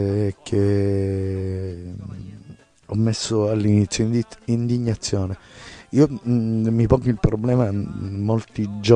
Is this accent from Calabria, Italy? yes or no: yes; Reggio Calabria, Calabria, Italy; c'era un gioco che facevo quando ero bambino qui a Reggio Calabria